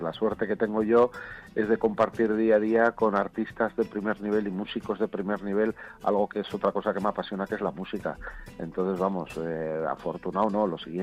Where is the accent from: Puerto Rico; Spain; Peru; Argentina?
Spain; Bilbao, Basque Country; Yo mira, como buen bilbaíno, yo como de todo